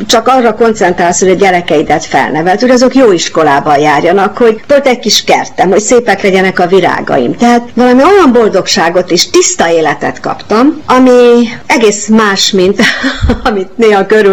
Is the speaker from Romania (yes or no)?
yes; Cluj-Napoca, Cluj County, Romania; Én mikor felnőttem, Kolozsvár magyar város volt.